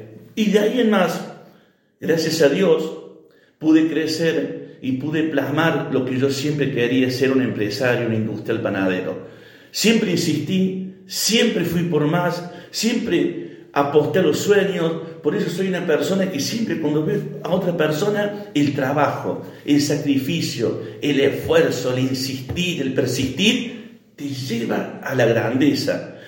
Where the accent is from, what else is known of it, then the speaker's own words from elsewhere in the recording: Río Tercero, Córdoba, Argentina; now in Villa María, Argentina; Yo llegué a Villa María a los 17 años, soy de Río Tercero, y llegué a Villa María